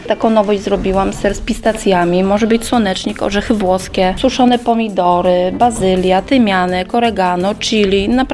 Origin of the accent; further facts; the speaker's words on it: Zębowice, Opole Voivodeship, Poland; jestem z Zębowic.